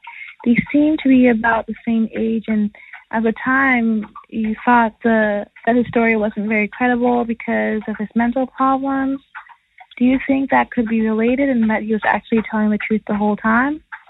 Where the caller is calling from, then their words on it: South Carolina, United States; I'm calling from South Carolina.